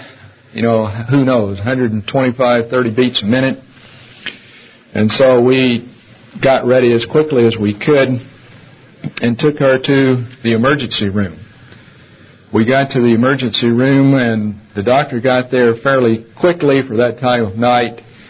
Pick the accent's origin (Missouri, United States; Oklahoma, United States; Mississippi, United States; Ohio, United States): Mississippi, United States; Laurel; He grew up in Mobile, Alabama. I grew up in Laurel, Mississippi, about 90 miles apart.